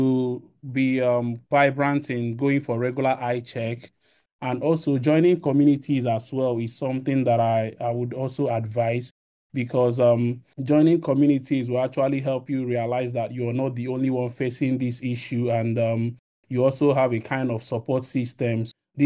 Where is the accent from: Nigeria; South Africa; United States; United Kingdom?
Nigeria; the lack of information and lack of communities and organizations working around this area in my home country in Nigeria was something that really hugely impacted my father's sight.